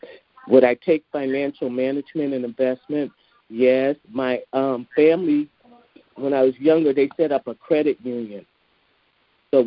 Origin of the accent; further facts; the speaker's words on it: San Francisco, California, United States; But I grew up in San Francisco, and I think this was the first place that got gentrified, and we're like down to maybe 5% black people now